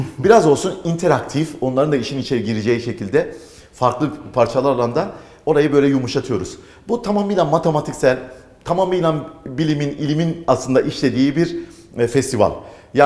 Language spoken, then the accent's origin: Turkish; Doğubayazıt, Ağrı Province, Turkey; Doğu Beyazıtlıyım, Ağrı Doğu Beyazıtlıyım.